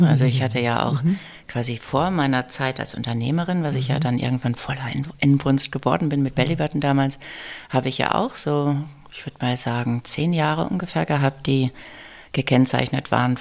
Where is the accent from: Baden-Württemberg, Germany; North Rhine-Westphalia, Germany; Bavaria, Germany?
North Rhine-Westphalia, Germany; Warendorf; Also sehr, sehr behütet mit Pferd in der Nähe von Warndorf.